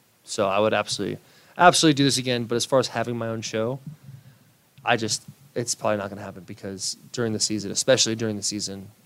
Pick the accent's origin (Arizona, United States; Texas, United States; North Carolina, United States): Arizona, United States; Josh is from Ohio, and I'm from Arizona.